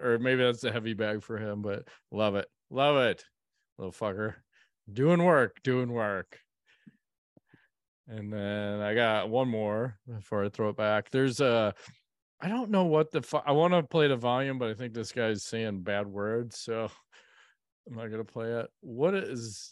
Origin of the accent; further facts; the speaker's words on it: Ireland; Yeah, I'm Irish.